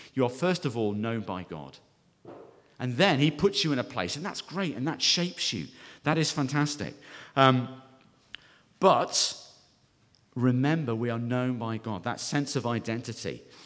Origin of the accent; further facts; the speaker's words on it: England, United Kingdom; also born or lived in Scotland; I grew up in the north of the UK. Well, north of England, rather, I should say. And then I went to university in Scotland. So I count myself as a northerner